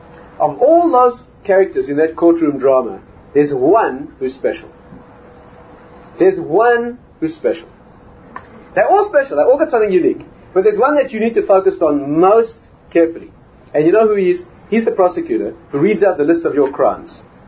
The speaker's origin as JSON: {"language": "English", "country": "South Africa", "said": "So he says to me, \"Where are you from?\" So I said, \"I'm from South Africa.\""}